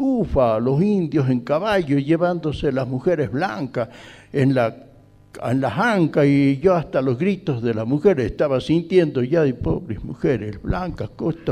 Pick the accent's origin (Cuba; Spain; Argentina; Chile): Argentina; El Moreno, Jujuy; born there; yo nací en El Moreno, cerca de Salinas Grandes, al pie del Cerro Chay. No, a mi madre le habían mandado de maestrita ahí, por eso yo fui a nacer ahí.